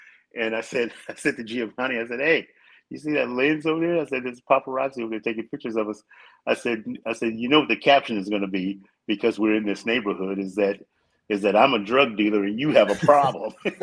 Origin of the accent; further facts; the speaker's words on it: Compton, California, United States; I grew up in Compton